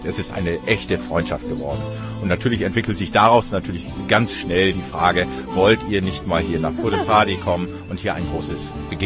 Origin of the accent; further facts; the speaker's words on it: Northern Germany, Germany; Gerade für mich als Norddeutscher, für uns hörte die Elbe eigentlich hinter Geesthach auf.